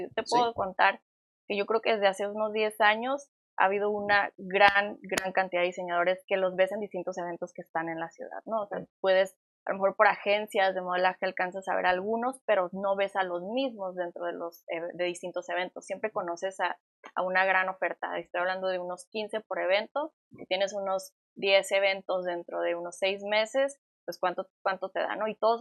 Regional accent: Tijuana, Baja California, Mexico; estoy orgullosamente tijuanense, de aquí ya por segunda generación.

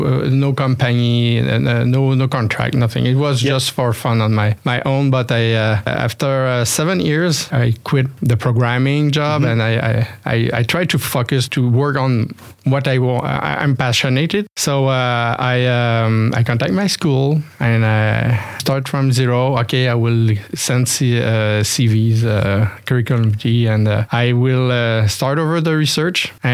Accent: Thetford Mines, Quebec, Canada; I'm from South Quebec. I'm from Thetford Mines.

